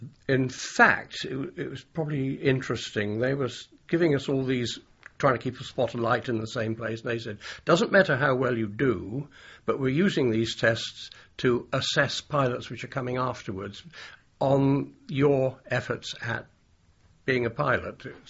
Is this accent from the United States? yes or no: no; Bristol, South West England, United Kingdom; also born or lived in Chippenham; I was born in Chippenham. Then he moved to Bristol, and I went to a primary school in Bristol.